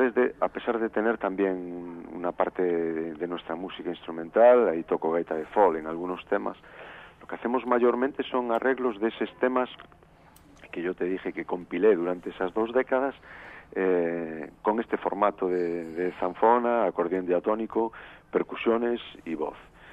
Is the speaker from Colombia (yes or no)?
no; Galicia, Spain; decimos que somos gallegos de Galicia, claro, de la Galicia de verdad.